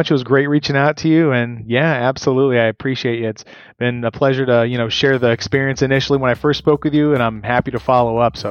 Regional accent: Florida, United States; I was born and raised in Florida, but I just can't take the heat. I'm just not used to it.

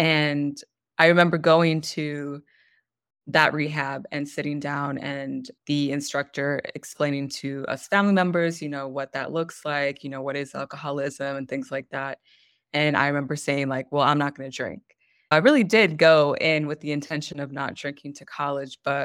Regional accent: United States; So I guess I'm just American in every sense. My dad is Central American, my mother is South American, and I'm born and raised in North America.

